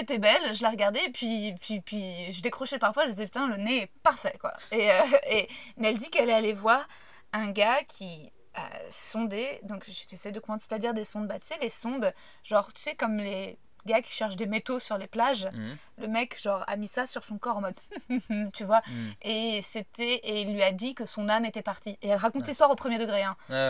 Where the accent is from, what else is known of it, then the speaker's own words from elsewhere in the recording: Paris, Île-de-France, France; Non, j'ai grandi à Paris.